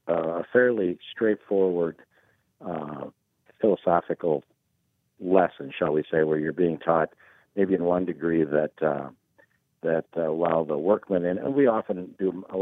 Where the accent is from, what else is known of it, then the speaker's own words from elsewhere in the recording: Vermillion, South Dakota, United States; I grew up in Vermilion, and my dad had joined Lodge in Vermilion